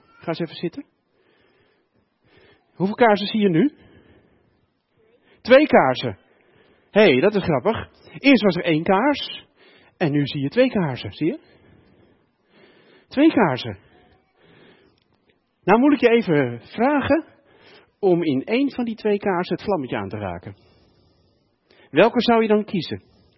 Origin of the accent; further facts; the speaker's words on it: Geldermalsen, Gelderland, Netherlands; Ik kom zelf uit Geldermalsen. En dan weet je hoe donker Geldermalsen kan zijn.